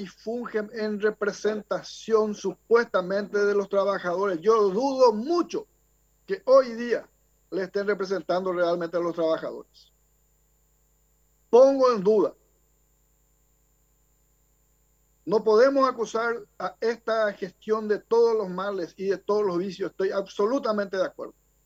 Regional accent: Paraguay; muchas consultas que queremos hacerlo como ciudadanos paraguayos

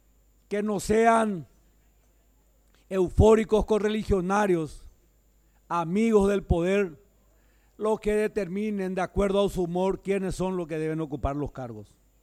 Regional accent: Paraguay; Como ciudadano paraguayo, señor presidente

